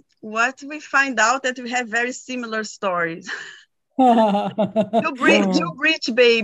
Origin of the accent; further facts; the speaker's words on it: Brazil; English is a second language; I born in the sixth. I'm from Brazil